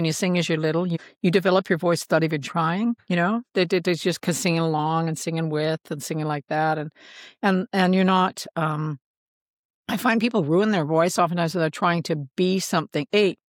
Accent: Saskatchewan, Canada; I grew up in Saskatchewan with a public transit is pretty feeble

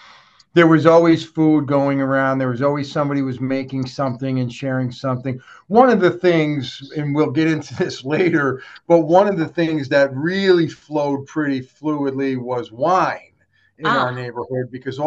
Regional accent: Troy, New York, United States; So I am a New Yorker, but I'm what some will call an upstater. I'm from Troy, New York. So that's just about an hour's drive from here, just the other side of the Hudson River from Albany. Born and raised in Troy.

